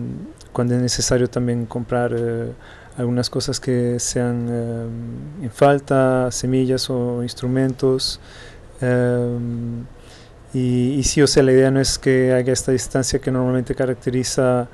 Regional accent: Almada, Setúbal, Portugal; Spanish is a second language; soy de Almada, vivo en Almada, adelante de Lisboa.

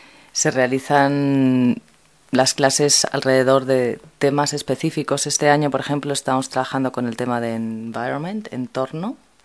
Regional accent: Spain; now in San Francisco, United States; Yo soy española, pero llevo bastantes años fuera de España y como por 8 años he vivido en San Francisco, en California.

